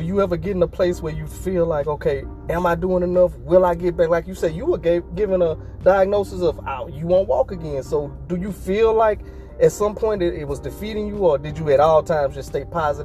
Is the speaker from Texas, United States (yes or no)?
no; Alexandria, Louisiana, United States; We're from Alexandria, Louisiana, by the way.